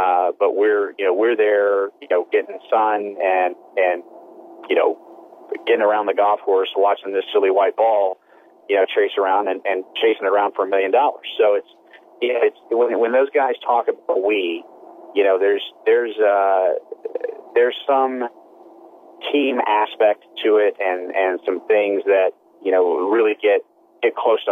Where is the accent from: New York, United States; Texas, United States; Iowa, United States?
Texas, United States; Even though I'm from Texas, Texas and Hawaii have a lot in common